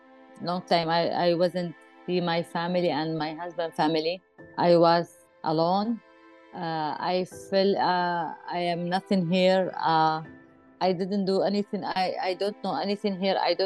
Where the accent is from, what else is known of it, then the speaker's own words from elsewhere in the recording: Iraq; English is a second language; I told him yes, I am Arabic, and she said, where are you from? I told him I am from Iraq.